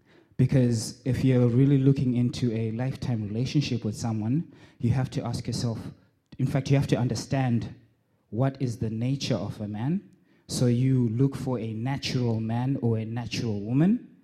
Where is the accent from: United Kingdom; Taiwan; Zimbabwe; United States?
Zimbabwe; I was raised in Zimbabwe until I was full grown, a different community altogether.